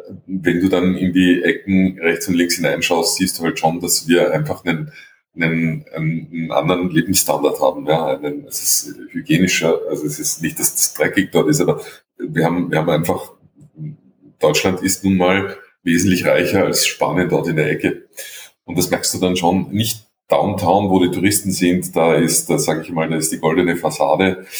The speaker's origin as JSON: {"language": "German", "country": "Austria", "said": "Also ich bin als Österreicher, sind wir jetzt nicht so die mit Wasser verwöhnt"}